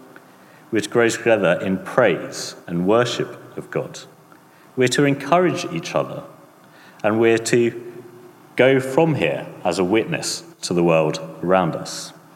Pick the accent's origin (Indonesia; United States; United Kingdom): United Kingdom; We're British, gets a bit touchy-feely.